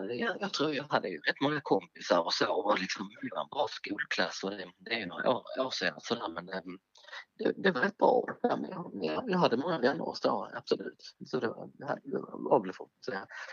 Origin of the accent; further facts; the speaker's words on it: Lomma, Skåne, Sweden; now in Netherlands; Men Lomma är det från början. Och sen ja, det var där jag växte upp. En liten stad, eller en stad är väl för mycket sagt en by.